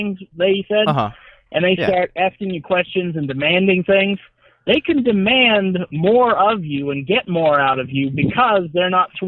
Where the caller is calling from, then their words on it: Reno, Nevada, United States; Reno, Nevada.